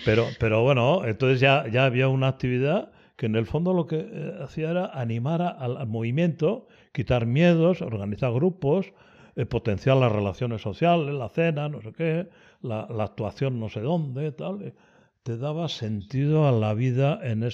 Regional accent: Mondragón, Basque Country, Spain; yo ya estoy contactando con mi pueblo, yo soy de Mondragón, ¿no? Soy del barrio Arrasate de Mondragón, cosa que no todos los de Mondragón pueden decir, ¿no?

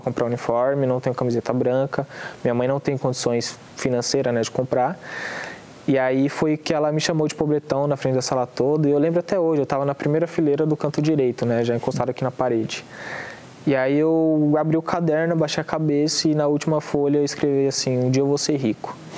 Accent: São Paulo, Brazil; E é o lugar onde eu nasci, né? Tenho muitos amigos, tive momentos especiais assim da minha infância.

